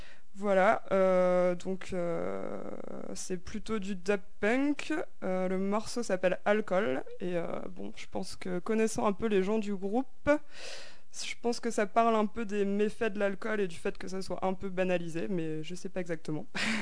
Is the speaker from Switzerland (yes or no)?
no; Brittany, France; comme je viens de Bretagne et que, évidemment, j'élève des porcs